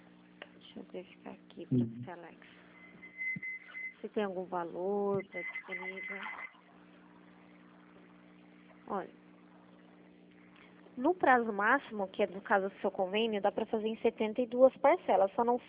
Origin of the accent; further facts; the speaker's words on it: Itapetininga, São Paulo, Brazil; Eu sou de Tapetininga aqui.